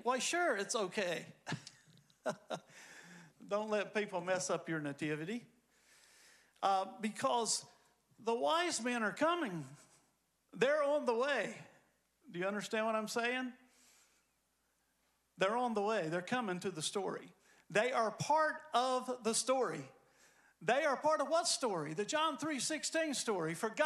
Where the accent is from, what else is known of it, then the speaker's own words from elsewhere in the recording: North Carolina, United States; but where I grew up in North Carolina, we had Christmas, but then we had old Christmas, we called it.